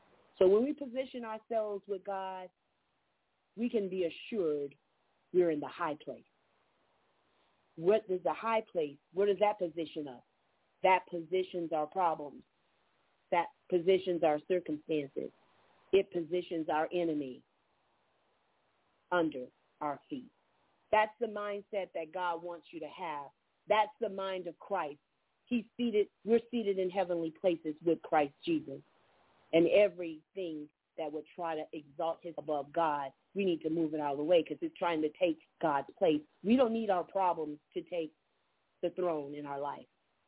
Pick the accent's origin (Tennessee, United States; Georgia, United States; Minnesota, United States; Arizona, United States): Georgia, United States; from Southeast Georgia.